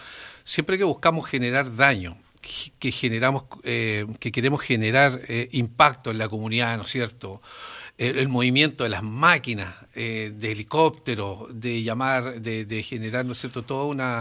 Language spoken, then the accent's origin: Spanish; Lota, Biobío, Chile; born there; en mi comuna, porque yo nací aquí en Lota, yo nací en Lota, entonces tengo un cariño muy especial por Lota